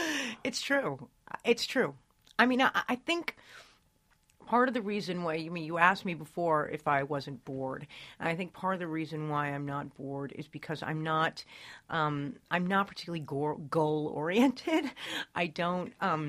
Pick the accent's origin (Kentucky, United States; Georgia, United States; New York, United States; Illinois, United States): New York, United States; Maybe it's growing up in New York.